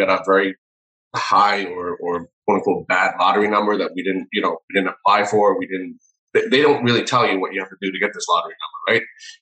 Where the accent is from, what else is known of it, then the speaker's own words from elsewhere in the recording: New York City, New York, United States; I grew up in New York City, and I'm a product of the public school system.